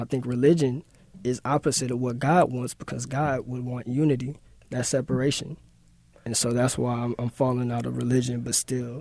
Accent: Arkansas, United States; also born or lived in Hawaii; From the South. I'm from Arkansas, actually.

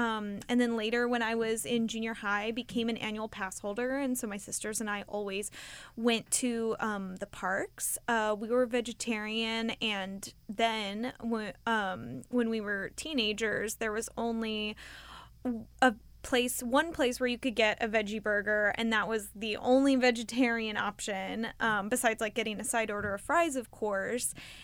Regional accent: Anaheim, California, United States; Well, I grew up in Anaheim, California, where Disneyland is. And so Disneyland has always been a part of my childhood.

